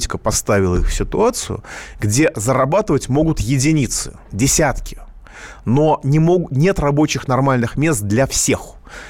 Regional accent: Moscow, Russia; я москвич

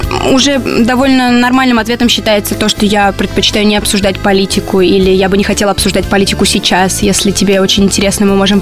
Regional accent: Russia; accent: American; Поэтому, если бы я не сказала, что я русская, наверное, бы мало кто об этом догадался.

